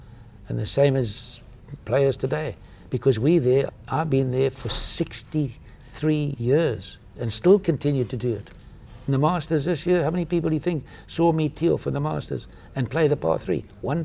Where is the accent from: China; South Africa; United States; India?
South Africa; as a South African, which I'm proud